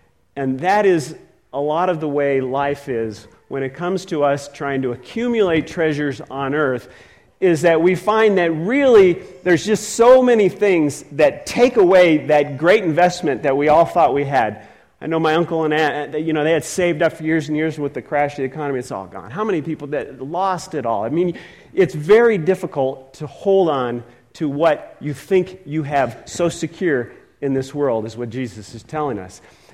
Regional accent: California, United States; You know, when I was young, I grew up in California. And one of the things that I loved to do is go to the beach. We didn't live far from the beach.

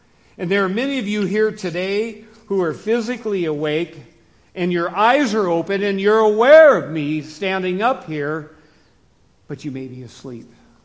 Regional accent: Seattle, Washington, United States; now in Denver, United States; here I am from Seattle, and you know, I'd gone to Michigan and that kind of thing, just arrive in Denver

